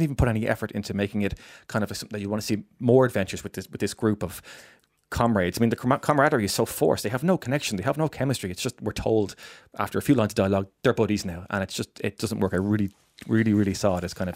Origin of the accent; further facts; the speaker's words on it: Ireland; Just as an Irishman, it is weird to for the open narration to go the most magical land of all, Ireland.